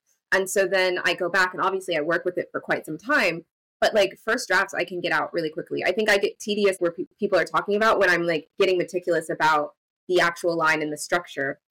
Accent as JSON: {"language": "English", "region": "the South", "country": "United States", "said": "I'm from the South."}